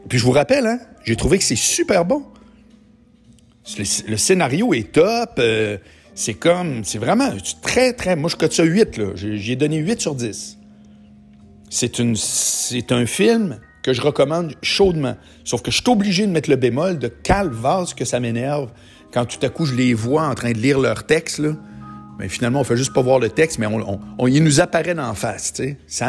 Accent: Quebec City, Quebec, Canada; moi, je viens de Québec, j'ai été élevé à la radio de Québec.

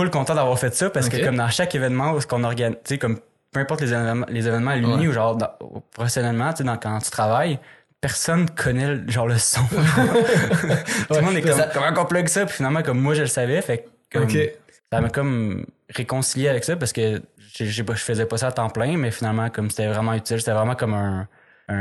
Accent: Saint-Jean-sur-Richelieu, Quebec, Canada; born there; Ben, je suis né à Saint-Jean-sur-Richelieu, le 25 janvier 1991.

